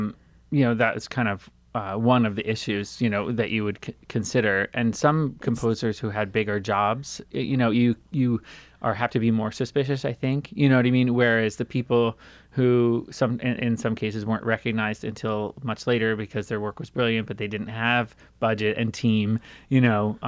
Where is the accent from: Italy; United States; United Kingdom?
United States; Bloomfield Hills, Michigan; born there; I was born in Michigan, also not too far from here in Bloomfield Hills.